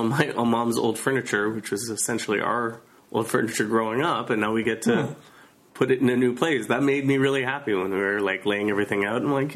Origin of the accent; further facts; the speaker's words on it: Mississauga, Ontario, Canada; now in Toronto, Canada; Yeah, I grew up in Loren Park. I didn't. I only came to Toronto like 10 years ago.